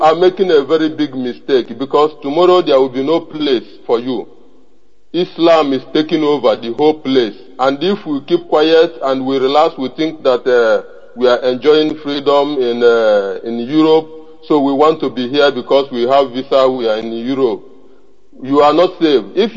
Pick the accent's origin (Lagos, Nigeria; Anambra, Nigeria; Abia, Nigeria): Anambra, Nigeria; Aguleri; now in Turkey; I'm calling from Turkey. … I'm from Aguleri, Anambra State.